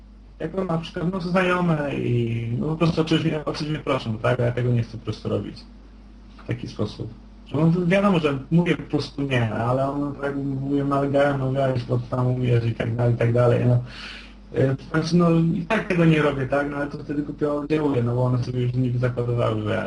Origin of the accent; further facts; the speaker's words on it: Kielce, Świętokrzyskie Voivodeship, Poland; Czyli tak, jestem z Kielc, mam lat 20.